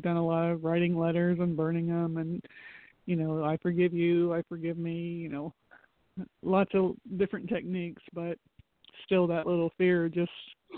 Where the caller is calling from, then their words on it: Florida, United States; from Florida.